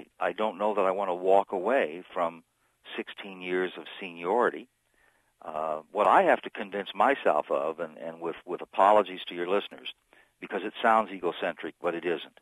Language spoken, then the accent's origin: English; Danville, United States; Danville's my hometown. I love it very dearly